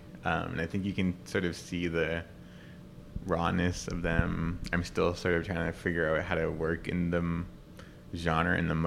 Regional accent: Alberta, Canada; I'm from the Drifpal Cree Nation in northwestern Alberta, Treaty 8 territory.

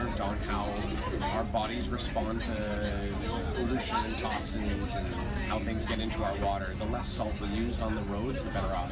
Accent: Toronto, Ontario, Canada; now in Pickering, Canada; I grew up in Toronto and moved out here last year when I started the business.

